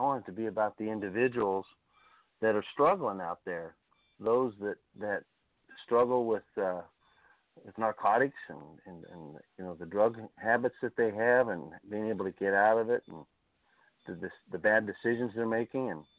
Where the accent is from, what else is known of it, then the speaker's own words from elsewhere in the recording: Benson, United States; And we grew up together there in Benson.